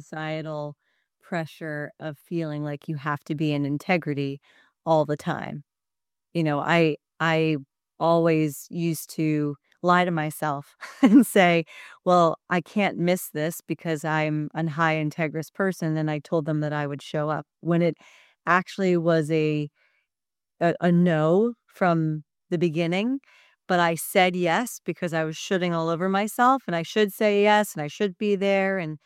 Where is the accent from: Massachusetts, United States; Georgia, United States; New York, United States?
New York, United States; I'm a New Yorker.